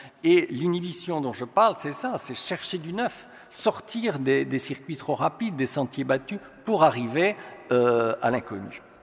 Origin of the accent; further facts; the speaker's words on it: Belgium; born there; René Magritte, peintre belge, qui est en effet mon pays natal.